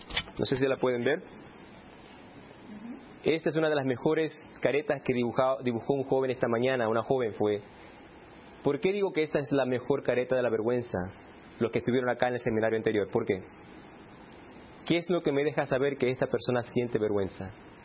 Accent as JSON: {"language": "Spanish", "country": "Argentina", "said": "Soy argentino, soy adventista, soy ilegal."}